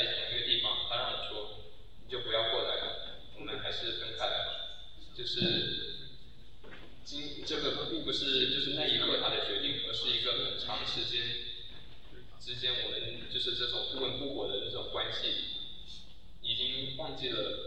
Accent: China; moved away as an adult; 我是到了那个大学，我是从中国来到大学之后，我才认识到了

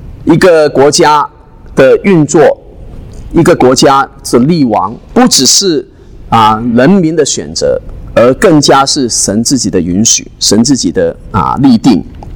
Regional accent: Hong Kong; 你们看到香港啊、哦，我是香港人来的，我是从香港出来的哈、哦。

